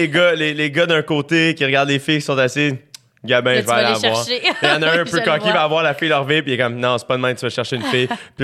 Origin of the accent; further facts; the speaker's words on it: Quebec, Canada; Moi, je viens de la Rive-Sud.